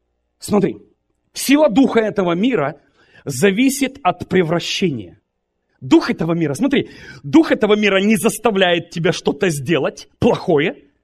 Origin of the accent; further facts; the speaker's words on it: Zaporizhzhia, Zaporizhzhia Oblast, Ukraine; born there; Я родился там, на Хортиці.